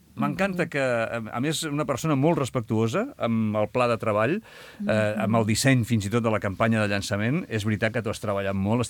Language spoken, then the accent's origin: Catalan; Sant Quintí de Mediona, Catalonia, Spain; Ho dic perquè jo sóc de Sant Quintí, també, mm-hmm, i, per tant, com a pobles petits, tots són molt importants.